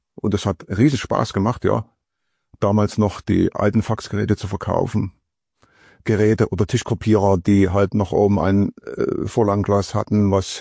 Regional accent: Leipzig, Saxony, Germany; born there; Ja, ich bin geborener Leipziger, bin hier in Leipzig geboren, genau.

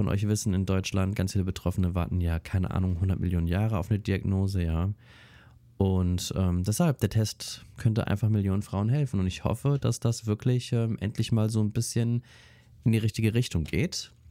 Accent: Italy; Und da müssen wir einmal in mein Heimatland schauen, Italien.

